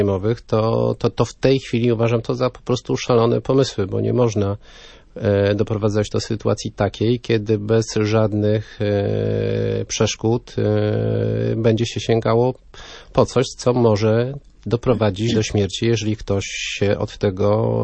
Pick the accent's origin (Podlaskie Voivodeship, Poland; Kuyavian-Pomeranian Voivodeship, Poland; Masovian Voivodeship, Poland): Kuyavian-Pomeranian Voivodeship, Poland; Toruń; zaobserwować tego typu procesy wśród swoich kolegów, bo jestem z Torunia.